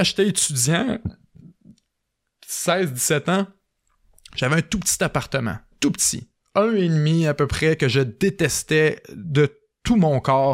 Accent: Quebec, Canada; moi, je viens du Bas-Saint-Laurent

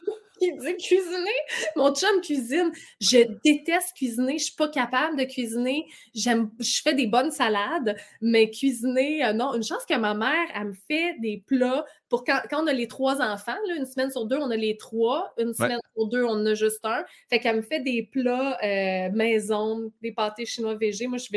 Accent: Quebec, Canada; le Québec, c'est mon patelin, c'est mon chez-moi. Oui, mais ma mère nous a élevés à la suédoise, mais mon père est québécois. Mon père, il est né à Arvida.

